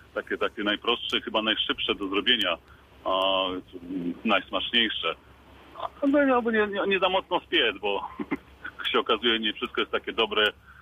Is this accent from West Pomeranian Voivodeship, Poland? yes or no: no; Międzyrzecz, Lubusz Voivodeship, Poland; jadę do Zielonej Góry akurat, a jestem z Międzyrzecza.